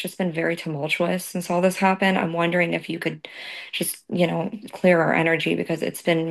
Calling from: Tampa, Florida, United States; I'm calling from Tampa, Florida.

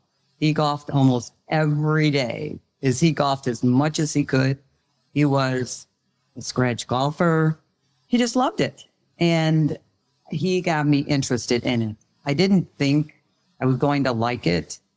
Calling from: Florida, United States; I am joining you from sunny Florida.

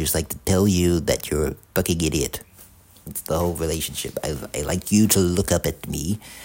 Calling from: Sydney, New South Wales, Australia

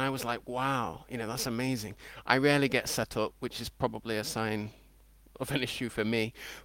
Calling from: London, United Kingdom; I'm calling from London.

